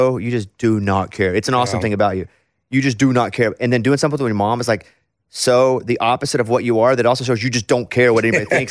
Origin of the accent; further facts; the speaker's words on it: Arkansas, United States; I will, though, because I'm from Arkansas, so I can.